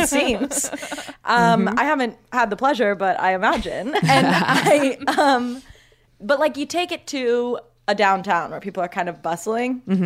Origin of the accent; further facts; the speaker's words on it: Cleveland, Ohio, United States; I'm from Cleveland, and they tried Bird in Cleveland, and too many people were throwing it into Lake Erie.